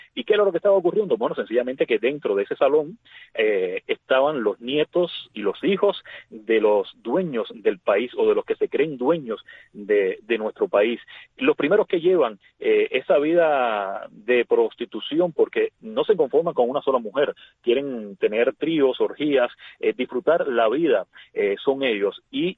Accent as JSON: {"language": "Spanish", "country": "Cuba", "said": "porque como cubanos somos emprendedores, somos luchadores, somos creativos."}